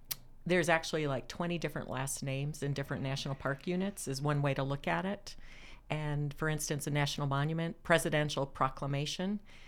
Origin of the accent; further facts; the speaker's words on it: Madison, Wisconsin, United States; I grew up in Madison, Wisconsin. I rode my bike to school almost every day or walked through the woods.